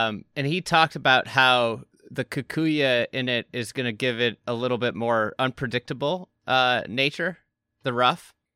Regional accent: Midwest, United States; I'm a Midwesterner, so my grasses are pretty just boring.

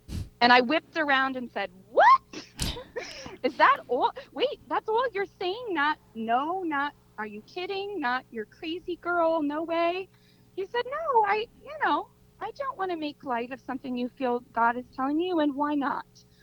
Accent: New Jersey, United States; accent: New Jersey; You hear me through my New Jersey accent.

